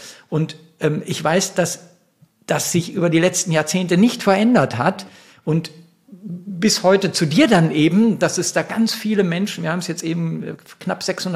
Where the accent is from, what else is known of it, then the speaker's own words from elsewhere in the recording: Neuss, North Rhine-Westphalia, Germany; ist schon eine Neuss, wo ich geboren bin, ist schon eine Großstadt, hat 150.000 Einwohner.